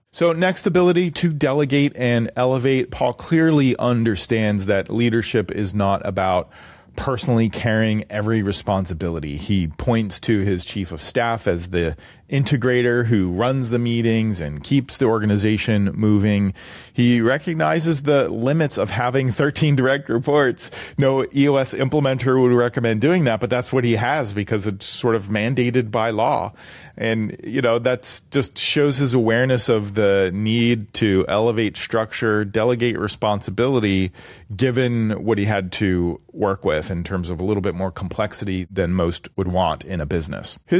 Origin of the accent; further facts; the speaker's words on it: Philadelphia, Pennsylvania, United States; Or maybe Gritty. I'm from Philadelphia.